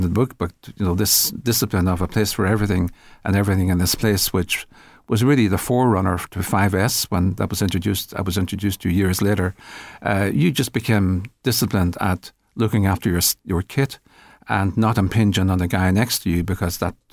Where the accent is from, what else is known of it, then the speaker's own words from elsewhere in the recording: Kilmacrennan, Ulster, Ireland; also born or lived in Buncrana; I was born in Muncrana and raised in about a mile or so outside a small village called Kilmacrennan in Donegal, which is not so far from Letterkenny. And it was the side of a hill, really, surrounded by small farmers, hill farmers. We were a military family